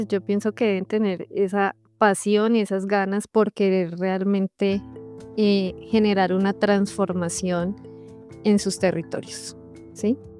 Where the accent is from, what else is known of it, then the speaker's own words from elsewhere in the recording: Bogotá, Colombia; yo realmente soy de Bogotá, entonces llegar a otra región, adaptarme